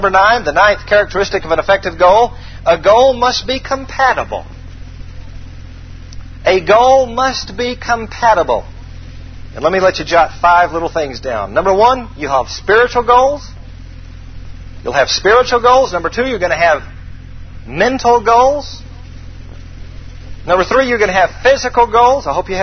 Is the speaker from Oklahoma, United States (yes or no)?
no; Atlanta, Georgia, United States; I thought milk came from the grocery store. That's how dumb I was growing up in Atlanta.